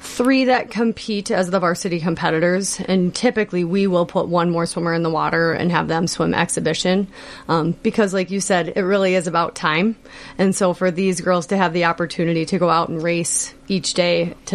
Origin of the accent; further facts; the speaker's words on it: Owatonna, Minnesota, United States; I would say I grew up in Owatonna and did my high school swimming there.